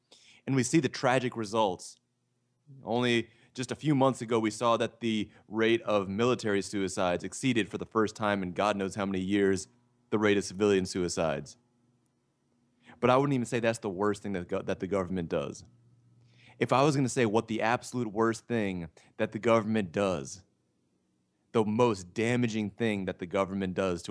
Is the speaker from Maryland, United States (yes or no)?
yes; Maryland, United States; My home state in Maryland